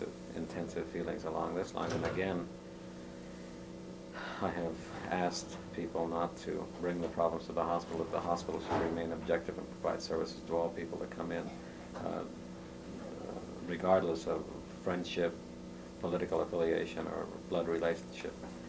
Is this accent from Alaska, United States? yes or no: yes; Sitka, Alaska, United States; I came from Sitka, Alaska, not Edgecombe.